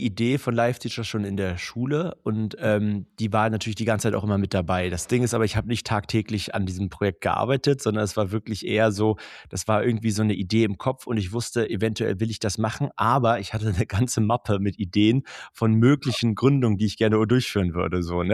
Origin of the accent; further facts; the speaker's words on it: Berlin, Germany; ich bin selber Berliner, also Berlin-Neuköllner sogar